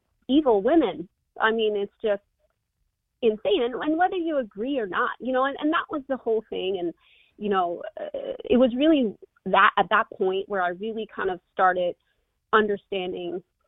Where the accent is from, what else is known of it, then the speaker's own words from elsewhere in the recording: United States; I just knew that I'm an American and I have the right to say no